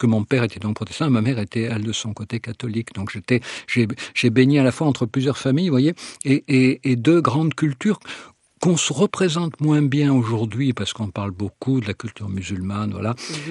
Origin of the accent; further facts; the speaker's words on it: Valence, Auvergne-Rhône-Alpes, France; born there; quand je suis né donc à Valence, dans la Drôme, il fallait du temps pour y aller.